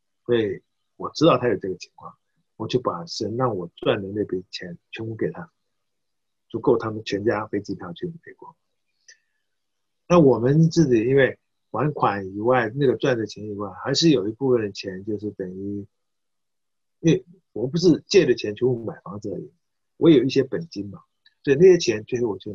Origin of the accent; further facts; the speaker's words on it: Taiwan; 一年，我们台湾来了9个学生，9个。